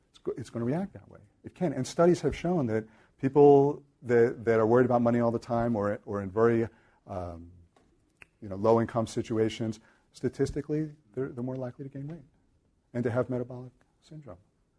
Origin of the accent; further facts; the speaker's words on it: United States; So maybe it's because I'm American.